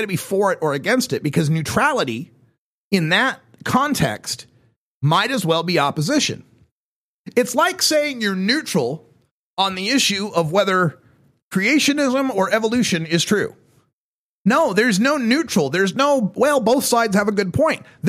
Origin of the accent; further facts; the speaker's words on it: Idaho, United States; Like, I came from Idaho and went to the Seattle Hemp Fest just as a visitor in 2004